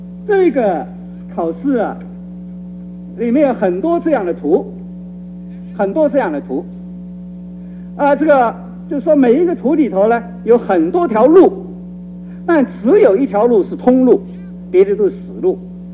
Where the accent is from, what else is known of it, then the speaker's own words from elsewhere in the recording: Guangdong, China; also born or lived in Nanjing; 我刚刚讲我是广东人，但是我小学的时候我是在南京读的。我的父亲因为在省行政院做工，所以就搬到南京去。